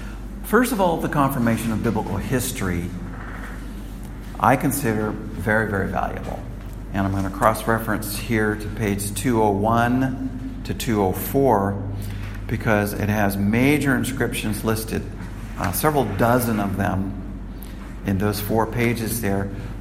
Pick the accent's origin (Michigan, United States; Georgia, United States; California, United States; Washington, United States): California, United States; I told you, for example, that I grew up in California.